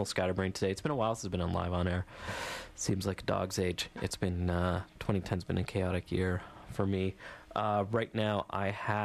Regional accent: Canada; I'm Canadian. We don't like the heat

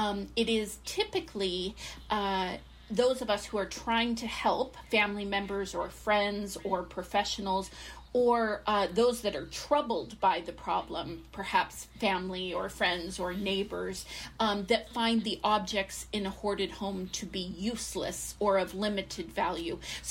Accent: United States; now in Canada; I come from the United States, where I was born and went to school and also started faculty life.

